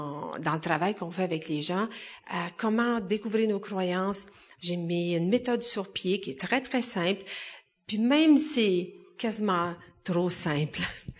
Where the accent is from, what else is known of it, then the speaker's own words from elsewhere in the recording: Quebec, Canada; parce que je suis québécoise, ça y fait beaucoup.